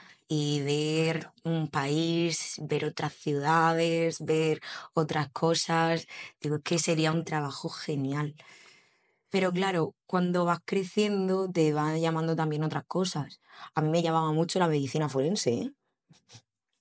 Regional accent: Cartagena, Region of Murcia, Spain; also born or lived in Andalusia; Cuando cumplí 2 añitos me vine a Cartagena por la familia de mi padre y ya hice vida aquí. Realmente soy andaluza, pero solamente de DNI

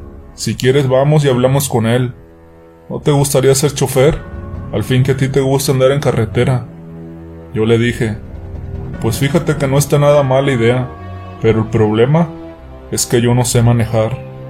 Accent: Ixhuacán de los Reyes, Veracruz, Mexico; ya que yo siempre había vivido hasta esos días en mi pueblo natal, Ixhuacán de los Reyes, Veracruz.

